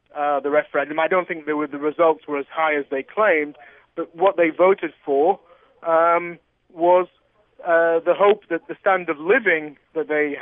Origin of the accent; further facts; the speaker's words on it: United Kingdom; I mean, I'm British, for example, so we're always a bit skeptical about the European Union.